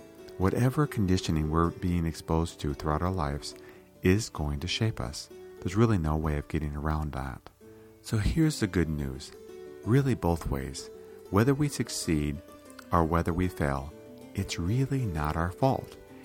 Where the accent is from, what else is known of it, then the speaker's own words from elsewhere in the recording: Iowa, United States; I grew up in Iowa, as many of you know, and in Iowa, there's a tendency